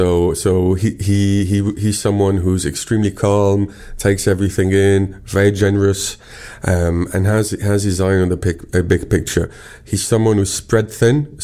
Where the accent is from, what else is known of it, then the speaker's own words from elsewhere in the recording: Beirut, Beirut Governorate, Lebanon; So for me, growing up in Beirut, it was impossible to meet a player.